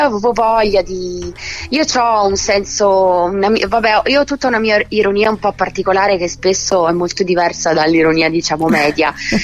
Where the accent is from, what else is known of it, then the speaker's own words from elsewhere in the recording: Liguria, Italy; perché io mi sento da Ligure, ambasciatrice